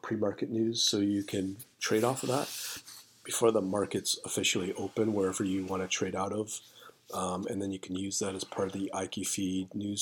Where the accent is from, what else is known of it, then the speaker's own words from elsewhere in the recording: Canada; I'm Canadian